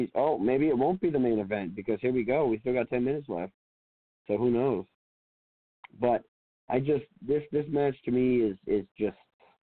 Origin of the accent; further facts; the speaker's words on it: Ireland; And being Irish, I mean Sheamus is kind of a slap in the face.